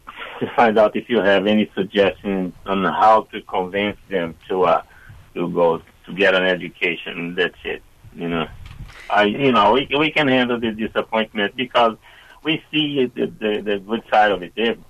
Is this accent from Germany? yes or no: no; Brazil; English is a second language; now in United States; Nope, we are not. We are immigrants from Brazil, and we work hard, and we have a decent life.